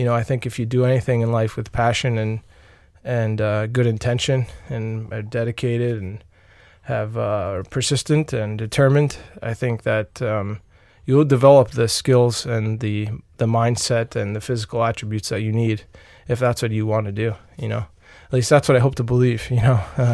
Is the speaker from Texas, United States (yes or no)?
no; New York, United States; I grew up on Long Island, New York. It's about 50 kilometers from New York City. Very suburban area.